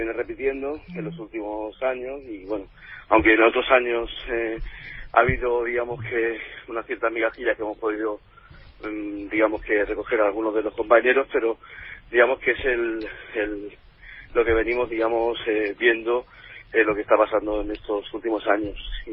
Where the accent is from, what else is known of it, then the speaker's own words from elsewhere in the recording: Málaga, Andalusia, Spain; En este caso somos malagueños y productoras con sede en Málaga y la provincia